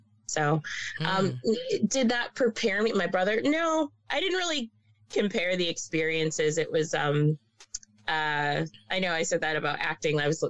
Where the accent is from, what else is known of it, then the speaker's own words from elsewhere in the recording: Wisconsin, United States; also born or lived in Boston; I grew up in Wisconsin, and you're talking about you grew up in Boston